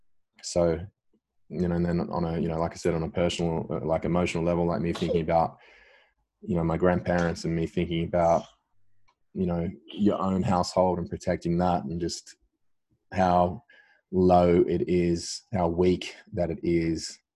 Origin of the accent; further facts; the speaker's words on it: Cherrybrook, New South Wales, Australia; it's actually where I grew up and lived in Cherrybrook.